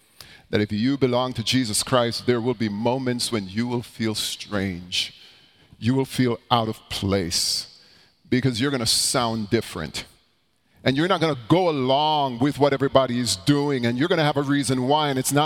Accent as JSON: {"language": "English", "country": "Jamaica", "said": "I'm from Jamaica."}